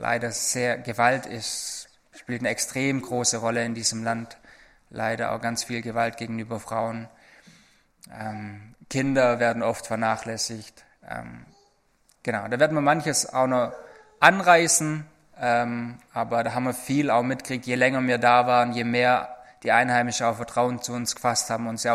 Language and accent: German; Bühlenhausen, Baden-Württemberg, Germany; Ich komme aus Bühlenhausen